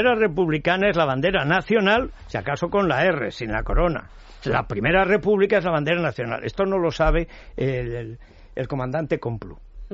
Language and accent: Spanish; Castilla-La Mancha, Spain; Cuando la muerte de los pobres muchachos en Guadalajara, al lado de mi pueblo, en aquel incendio, no fue nadie.